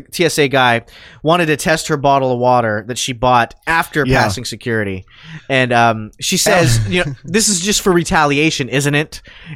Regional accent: United States; That's true, yeah. I'm an American.

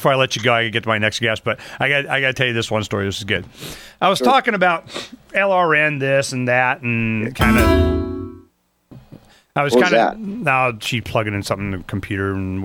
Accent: Florida, United States; Now, I'm from Florida originally, and we haven't been back in southeast Florida on any kind of driving, going around, stomping grounds.

